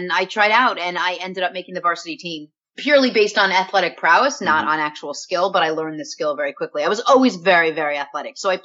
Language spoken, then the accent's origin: English; Port-au-Prince, Ouest, Haiti; also born or lived in Kingston, Jamaica; I was born in Kingston, Jamaica, and then my brother and I, we were raised in Port-au-Prince, Haiti.